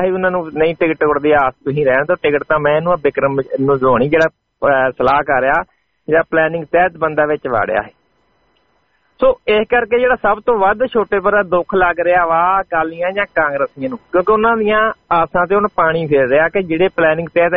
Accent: Tarn Taran, Punjab, India; ਹੁਣ ਇਹ ਮੈਂ ਤਰਨ ਤਾਰਨ ਤੋਂ ਹਾਂ, ਹੁਣ ਇਹ ਆ ਉਹ ਸਾਡੇ ਏਰੀਏ ਦੇ ਵਿੱਚ ਹੀ ਆ

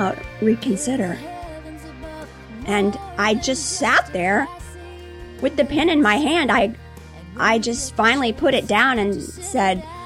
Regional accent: St. Petersburg, Florida, United States; I'm from St. Pete, Florida.

